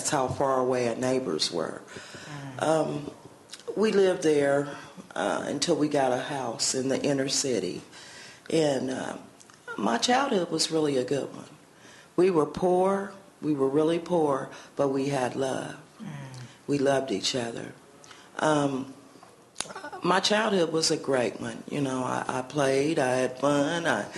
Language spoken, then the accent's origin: English; Indianapolis, Indiana, United States; born there; My story is that I was born in Indianapolis, Indiana, at General Hospital.